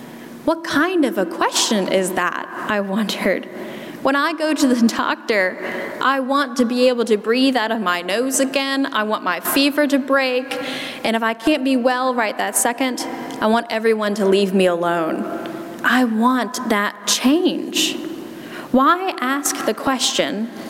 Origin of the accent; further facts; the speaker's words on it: South Carolina, United States; accent: South Carolina; And in my South Carolina accent, I'm going to say Bethsaida a lot, so I apologize for that.